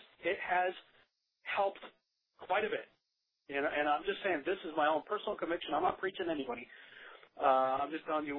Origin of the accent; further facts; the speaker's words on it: Massachusetts, United States; And growing up in Massachusetts, you know, the F-bomb is an adjective.